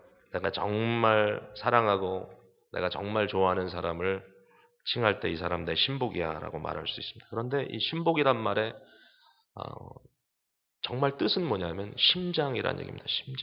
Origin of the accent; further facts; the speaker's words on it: South Korea; 역시 저도 한국 사람이에요.